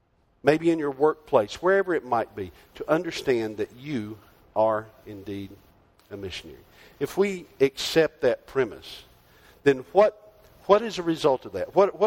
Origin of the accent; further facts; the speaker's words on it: North Carolina, United States; moved away as an adult; now in Arizona, United States; If you think my voice sounds a little strange, you can tell I'm not from Arizona. I grew up in North Carolina, and we're a couple thousand miles from where I grew up.